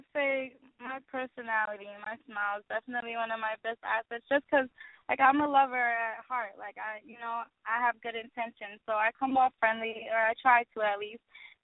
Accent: New York, United States; I mean, you know, like I said, I grew up in New York, so it was very adventurous. Like, you know, riding the subway was an experience.

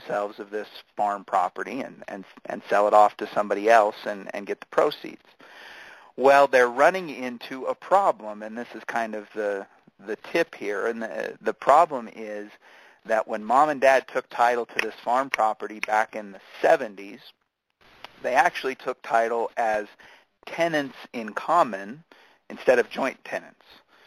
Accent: Phoenix, Arizona, United States; I grew up in Phoenix, so I have the University of Arizona.

